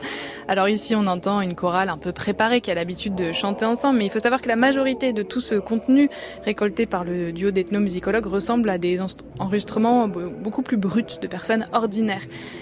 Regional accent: Mulhouse, Grand Est, France; j'ai pas cherché du côté de ma ville natale, Mulhouse.

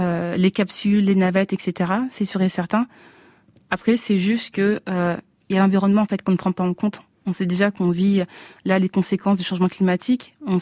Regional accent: Noisy-le-Sec, Île-de-France, France; Alors, je viens de Noisy-le-Sec.

